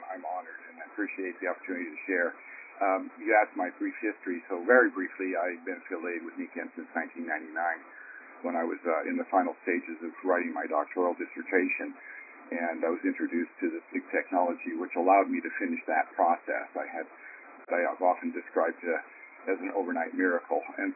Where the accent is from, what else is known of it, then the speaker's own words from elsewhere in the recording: California, United States; I'm in the 60s, I grew up in the Bay Area